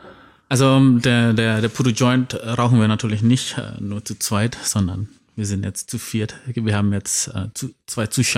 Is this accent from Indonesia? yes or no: yes; Indonesia; German is a second language; Ich komme ja aus Indonesien.